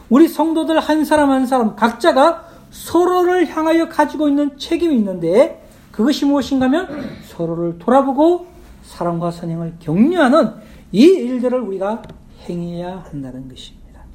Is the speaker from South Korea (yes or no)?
yes; Gyeongsang, South Korea; 제가 경상도 사람이라서 무뚝뚝하긴 하지만